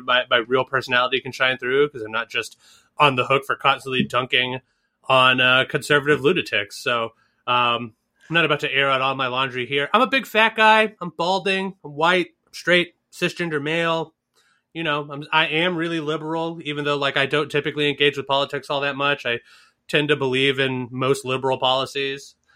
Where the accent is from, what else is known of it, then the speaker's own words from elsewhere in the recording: Northeast, United States; Like, you know, I grew up in the Northeast.